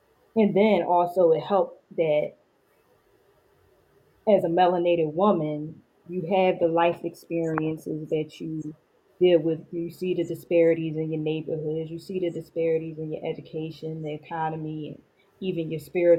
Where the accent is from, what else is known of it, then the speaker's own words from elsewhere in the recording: Philadelphia, Pennsylvania, United States; I am from Philadelphia, PA.